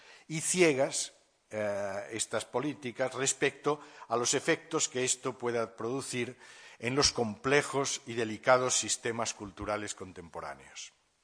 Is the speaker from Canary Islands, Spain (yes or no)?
no; Barcelona, Catalonia, Spain; yo vengo de Barcelona, pues es un caso ejemplar